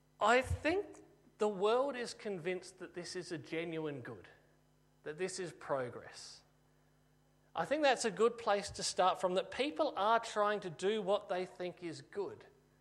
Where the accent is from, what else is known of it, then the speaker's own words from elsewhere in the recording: Australia; I'm an Australian, that's a fact, I can't change that.